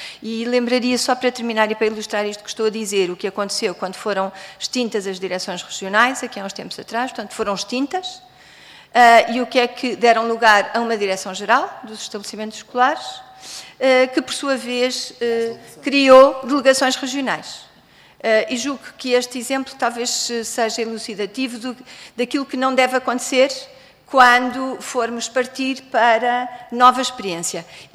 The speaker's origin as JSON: {"language": "Portuguese", "region": "Lisbon", "country": "Portugal", "said": "Eu sou de Lisboa, sou a única representante aqui de Lisboa"}